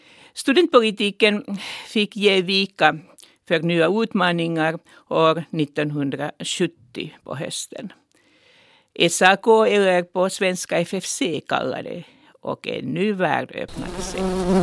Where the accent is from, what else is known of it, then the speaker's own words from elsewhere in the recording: Helsinki, Uusimaa, Finland; Jag är född och uppvuxen i Berghäll i Helsingfors.